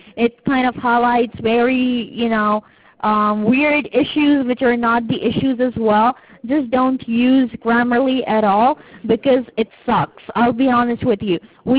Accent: California, United States; now in Canada; I am from California.

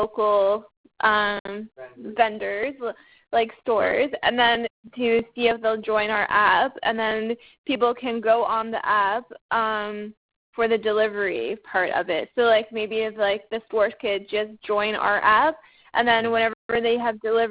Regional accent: Toronto, Ontario, Canada; We are from Ontario, like Toronto, Ontario. And so like we moved to a small community

